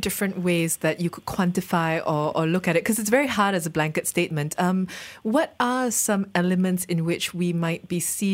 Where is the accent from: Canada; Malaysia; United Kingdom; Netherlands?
Malaysia; as a Malaysian.